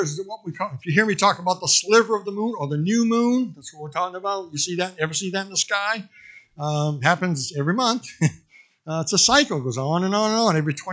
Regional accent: Maine, United States; I'm from Maine, so I call it a bib.

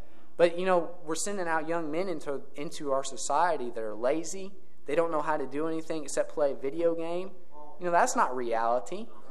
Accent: Indiana, United States; You know, I'm from Clay County, but Green Sullivan County area.

